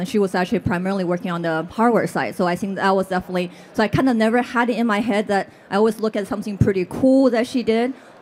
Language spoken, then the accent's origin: English; China; because those are not available when I grew up in China